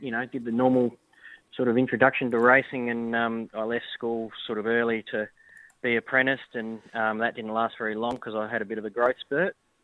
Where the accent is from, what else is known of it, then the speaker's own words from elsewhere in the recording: Adelaide, South Australia, Australia; Well, I'm originally from Adelaide, so I always like to get back to Adelaide whenever I can.